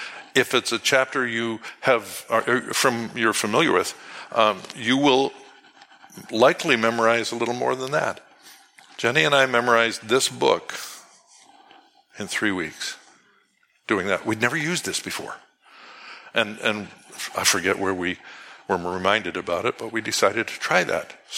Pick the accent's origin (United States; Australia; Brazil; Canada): Canada; I don't know about you, I'm Canadian.